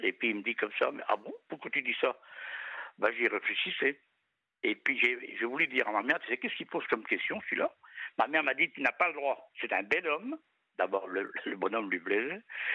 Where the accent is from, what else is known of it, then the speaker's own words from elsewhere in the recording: Brittany, France; first language Breton; French is a second language; Et puis moi, je parle breton. Je suis breton. Non, avant d'aller à l'école, je ne parlais que breton.